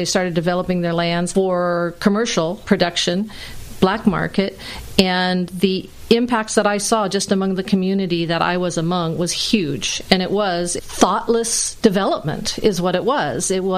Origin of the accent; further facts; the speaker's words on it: Garberville, California, United States; But I grew up in Garberville